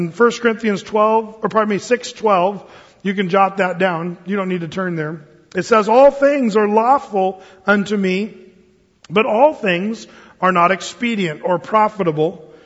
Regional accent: Oregon, United States; A friend of mine, a guy that I grew up with in Southern Oregon, he became a missionary in Honduras

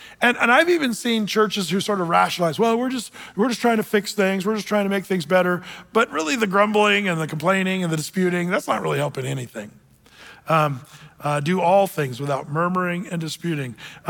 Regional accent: Portland, Oregon, United States; I always say, I'm from Portland, Oregon.

